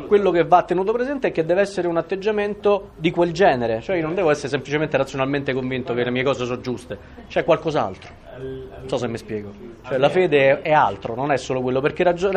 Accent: Rome, Lazio, Italy; io sono romano

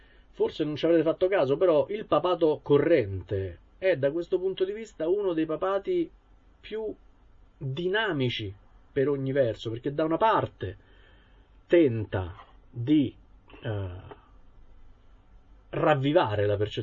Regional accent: Rome, Lazio, Italy; Io, essendo romano

